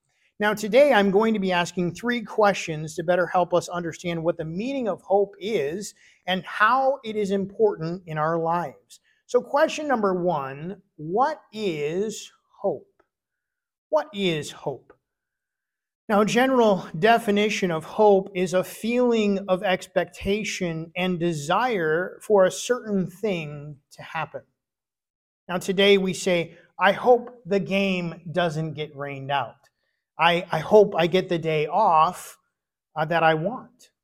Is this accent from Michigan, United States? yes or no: yes; Michigan, United States; Now, when I was growing up in Michigan, the expectation of snow during the week, we were all got very excited.